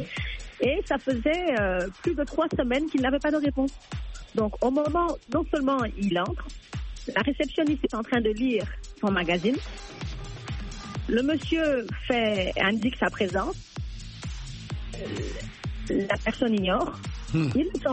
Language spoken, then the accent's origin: French; DR Congo; Je suis congolaise